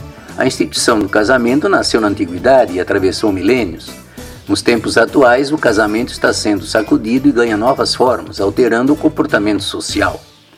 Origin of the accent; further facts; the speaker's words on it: Brazil; born there; para Santana, um bairro do interior onde nasci